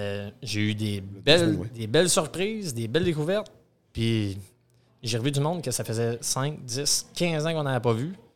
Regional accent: Henriville, Quebec, Canada; Je viens d'Henriville.

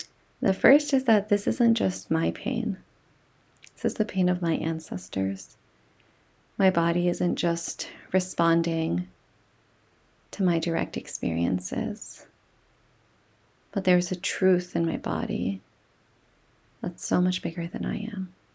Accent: United States; As some of you may know, I'm Palestinian American, and history is unfolding.

